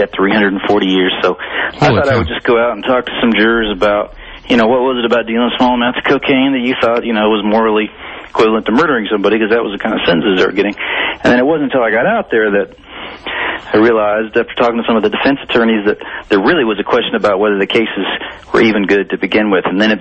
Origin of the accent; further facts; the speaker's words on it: Arlington, Texas, United States; now in Austin, United States; I was born and raised in Arlington, Texas. I started working as a reporter for Texas Observer magazine here in Austin, which is where I live now.